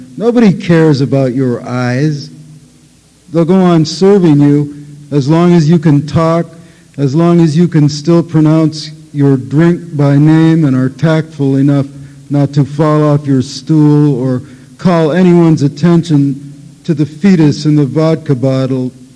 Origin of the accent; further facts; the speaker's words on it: California, United States; I grew up partly in California, which explains the scene